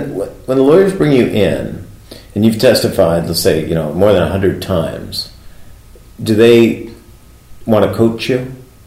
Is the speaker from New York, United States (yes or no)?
yes; Niagara Falls, New York, United States; No, we grew up in Niagara Falls.